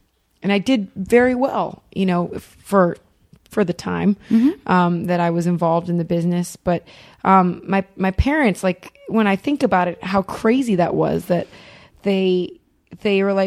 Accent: Ohio, United States; From my normal high school, you know, growing up in Ohio, which I had a blast, I played soccer.

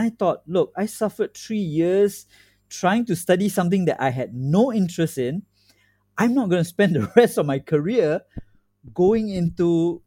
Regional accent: Taman Jurong, Singapore; Now, I'm from here. I'm from Singapore itself. You know, I'm born and raised here. I grew up in a place called Taman Jurong.

